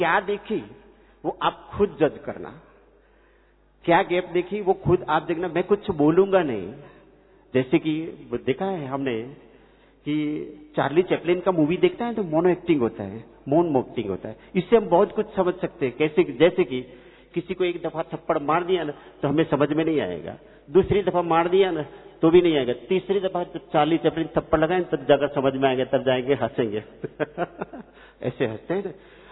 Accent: Gujarat, India; मैं गुजरात से हूँ

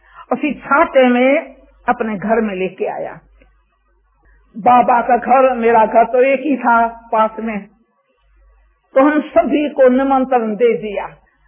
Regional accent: India; also born or lived in Japan; लेकिन मैं भी जापान में पैदा हुई।

